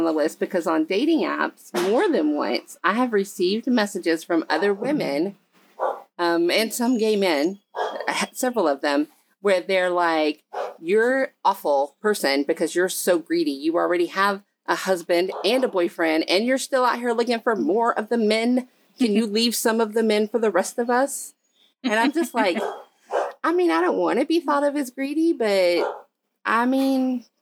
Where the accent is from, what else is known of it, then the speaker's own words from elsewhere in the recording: Texas, United States; moved away as an adult; And then I moved out west from Texas when I was 19 and we stayed out there for 13 years.